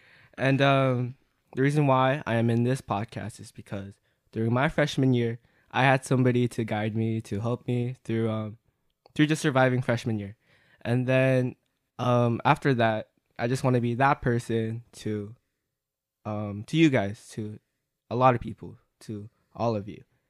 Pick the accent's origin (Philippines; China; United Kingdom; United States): Philippines; I'm Filipino. So, kumusta mabuhay to the Filipino peeps.